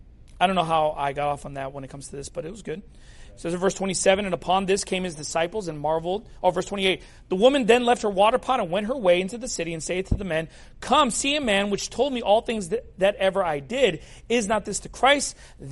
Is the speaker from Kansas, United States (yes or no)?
no; Long Beach, California, United States; I grew up in Long Beach, California, and I experienced a lot of racism from black people specifically.